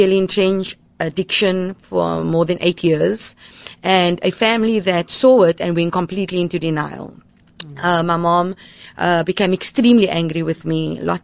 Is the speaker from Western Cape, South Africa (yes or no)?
yes; Mitchells Plain, Western Cape, South Africa; I grew up in Mitchell's Plain.